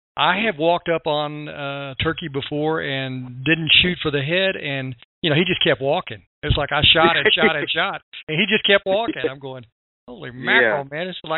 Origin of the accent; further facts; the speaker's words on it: Brady, Texas, United States; Well, I grew up in Brady, Texas, which is probably smaller